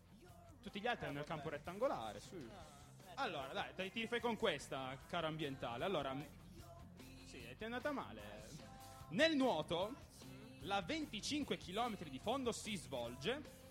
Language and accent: Italian; San Francisco, California, United States; Sono di San Francisco